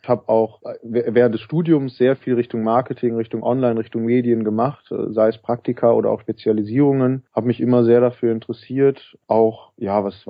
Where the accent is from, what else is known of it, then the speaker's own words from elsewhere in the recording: Cologne, North Rhine-Westphalia, Germany; also ich komme aus Köln ursprünglich, bin hier aufgewachsen